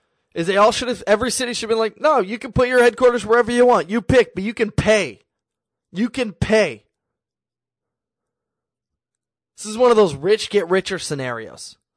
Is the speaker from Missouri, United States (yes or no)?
yes; Kansas City, Missouri, United States; I haven't been to Wichita in like 15 years, but I grew up in Kansas City